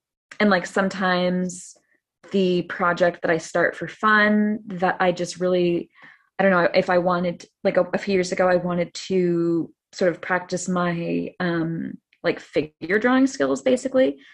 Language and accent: English; Canada; I'm Canadian, so I was only allowed to be in New York for like the certain amount of time